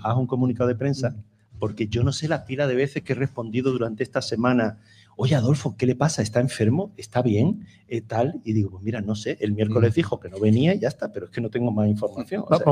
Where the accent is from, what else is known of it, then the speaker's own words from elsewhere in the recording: Málaga, Andalusia, Spain; Aún siendo malagueño, pero es verdad que la tenéis más salada.